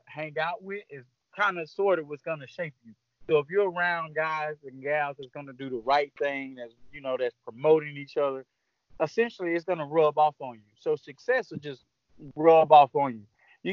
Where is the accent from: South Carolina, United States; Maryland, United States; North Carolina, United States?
South Carolina, United States; Clinton; also born or lived in Greenville / Cross Hill; So I'm from a little small city in South Carolina. It's called Clinton, South Carolina. So I grew up most in Clinton, born in Greenville, and then so Clinton and then Cross Hill.